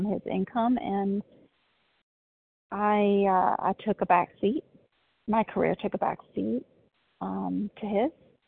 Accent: the South, United States; growing up in the South, I was just taught, you know, to be a good, pleasing, and put a smile on my face and respect my elders

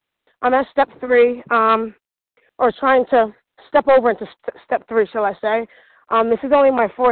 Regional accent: Connecticut, United States; I'm from Connecticut.

